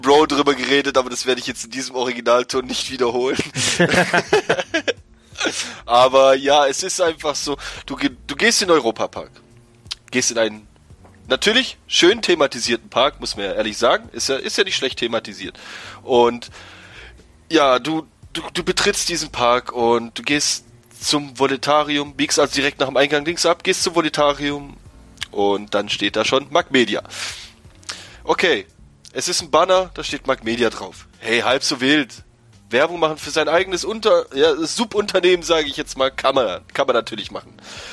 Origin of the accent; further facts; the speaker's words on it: Baden-Württemberg, Germany; Ich wollte einfach nur von den Schwaben weg. Als Schwabe.